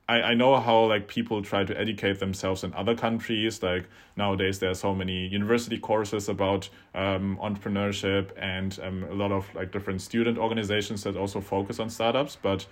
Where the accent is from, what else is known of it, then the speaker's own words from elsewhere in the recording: Germany; English is a second language; One thing that I also kind of familiarized myself with while growing up in Germany and also having international friends